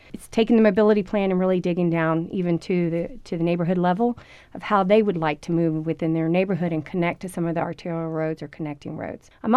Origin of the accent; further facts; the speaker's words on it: Florida, United States; moved away as an adult; now in Tucson, United States; I am actually 3 months into Tucson. I'm very excited to be here. I come from Florida, so I'm adjusting to the weather.